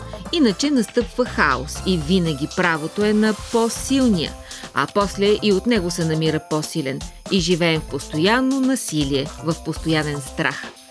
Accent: Dobrich, Dobrich Province, Bulgaria; в моя роден град Добрич

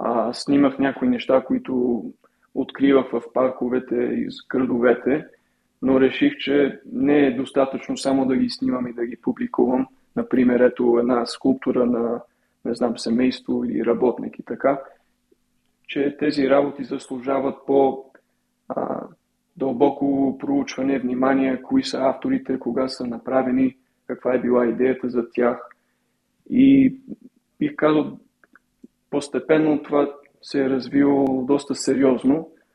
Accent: Canada; also born or lived in Sofia, Bulgaria; now in Bulgaria; аз всъщност роден съм в София, но съм израснал в Канада и някъде 28 година работих за една фирма в Армения и от тогава си намерих пътя към България

